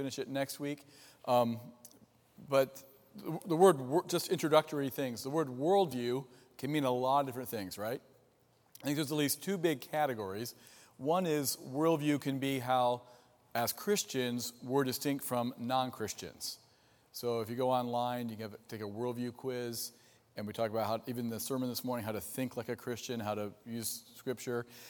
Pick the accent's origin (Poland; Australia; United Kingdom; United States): United States; Ohio; I'm from Ohio, I'm a Buckeye, so we win a lot. But I came to Grand Rapids to go to seminary